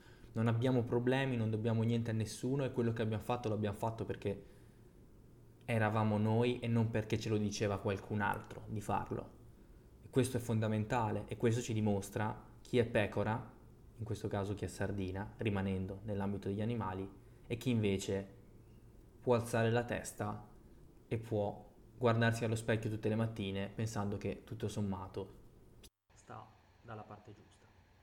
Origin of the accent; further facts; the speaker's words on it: Emilia-Romagna, Italy; Io sono emiliano, vivo in una città che è stata l'unica provincia che per distacco ha fatto vincere il centrodestra anziché il centrosinistra.